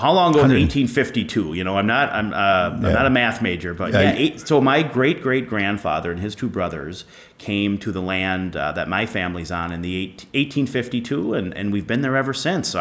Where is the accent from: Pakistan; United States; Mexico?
United States; Galesville, Wisconsin; So I was born and raised right here in the Diocese of La Crosse, right in the Galesville, Wisconsin area, kind of between Galesville and Trempealeau, right in Trempealeau County, so the southern part of the county there.